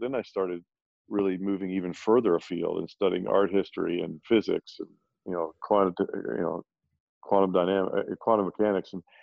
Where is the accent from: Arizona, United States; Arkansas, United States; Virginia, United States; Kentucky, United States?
Kentucky, United States; I grew up in Kentucky, and I stayed there all the way through high school.